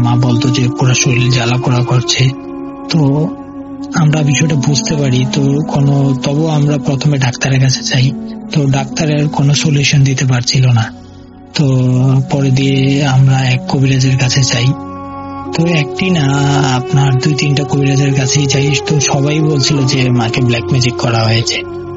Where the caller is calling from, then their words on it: Comilla, Chittagong Division, Bangladesh; কুমিল্লা জেলার কোনায় গ্রাম থেকে বলছি।